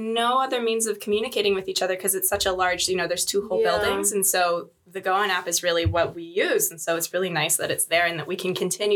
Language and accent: English; Pacific Northwest, United States; I'm from the Pacific Northwest, so hiking is in my blood.